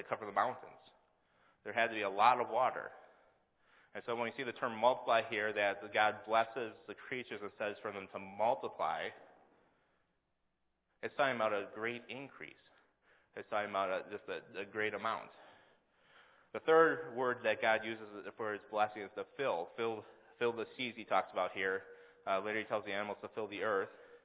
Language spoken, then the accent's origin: English; Wisconsin, United States; I'm from Wisconsin, okay, so I'm going to use an illustration from Wisconsin.